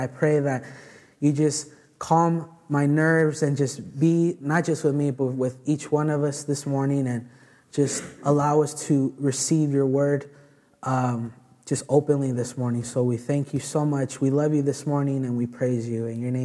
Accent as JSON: {"language": "English", "town": "Palm Springs", "region": "California", "country": "United States", "said": "I'm one of the interns here at the Bible College and the church. I come from Palm Springs, California, and that's where I live."}